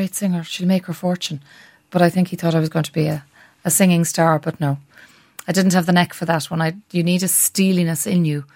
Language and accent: English; Leinster, Ireland; yeah, but I'm from the south. I'm from Kildare.